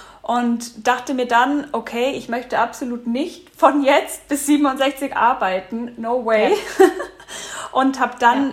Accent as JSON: {"language": "German", "region": "Bavaria", "country": "Germany", "said": "Also ich komme aus der Gegend von Würzburg, das ist so circa 2,5 Stunden von München entfernt"}